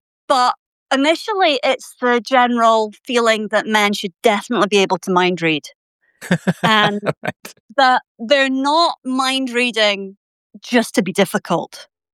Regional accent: United Kingdom; Yeah, well, I'm British. What can I say?

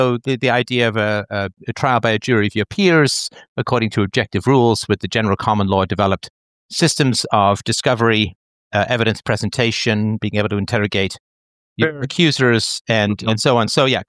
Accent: England, United Kingdom; I grew up in England

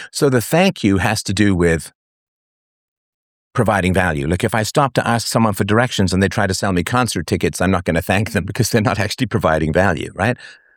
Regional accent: England, United Kingdom; I was raised in England, went to boarding school and so on.

